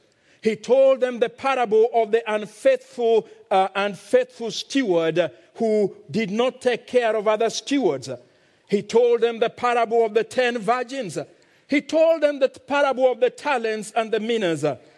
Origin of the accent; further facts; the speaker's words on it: Kenya; accent: Kenyan; And I do hope that you'll get used to my strange Kenyan accent.